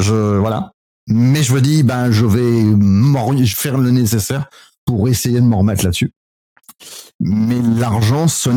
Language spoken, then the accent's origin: French; Paris, Île-de-France, France; La seule chose que je puisse faire, c'est rentrer chez moi à Paris.